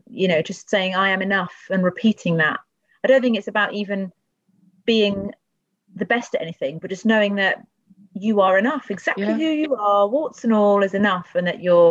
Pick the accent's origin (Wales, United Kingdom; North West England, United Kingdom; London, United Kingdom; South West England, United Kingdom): London, United Kingdom; Tooting; So I grew up in Tooting, which is the area that I represent, and have a Polish mum, a Pakistani dad